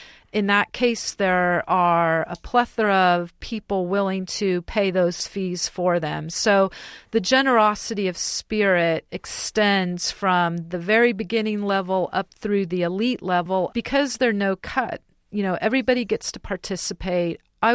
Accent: Santa Clara, California, United States; I grew up in Santa Clara, California, which right now is one of the wealthier areas in the country.

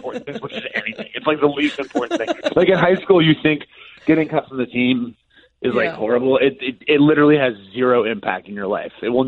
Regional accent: Chicago, Illinois, United States; Basketball, growing up in Chicago, as you know, in the 90s, it was all basketball.

